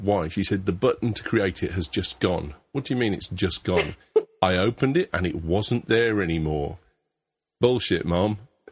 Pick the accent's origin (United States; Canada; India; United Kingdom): United Kingdom; and I'm British, so it's worse than